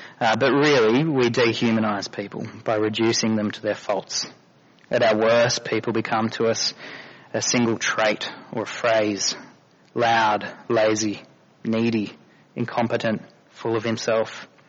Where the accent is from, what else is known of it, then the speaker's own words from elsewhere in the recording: Lismore, New South Wales, Australia; You can tell I grew up in Lismore.